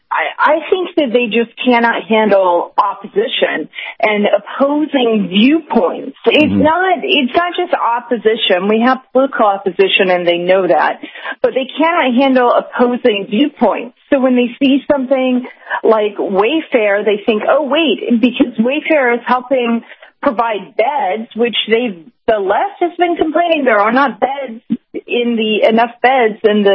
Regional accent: Atlanta, Georgia, United States; I'm from Atlanta.

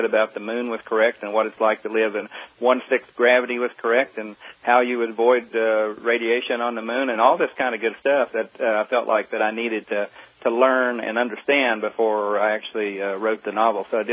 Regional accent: Coalwood, West Virginia, United States; it's Coalwood on the moon, and you know, where I grew up in West Virginia

